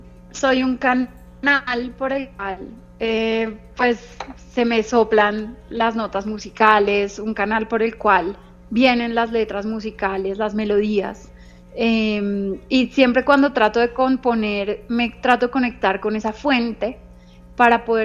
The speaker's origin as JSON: {"language": "Spanish", "country": "Colombia", "said": "ese sentido de pertenencia que a veces nos hace falta un poco a los colombianos tener, y es querer lo nuestro"}